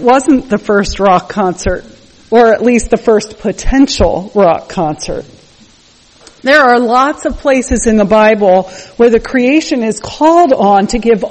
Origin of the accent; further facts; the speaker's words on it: Pennsylvania, United States; there is a park not too far from where I grew up in Pennsylvania called Ringing Rocks